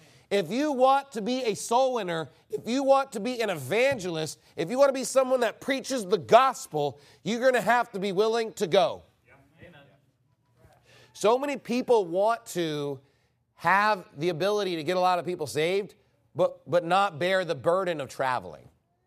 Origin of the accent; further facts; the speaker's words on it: United States; Some foreign countries would probably give us more respect because we're Americans.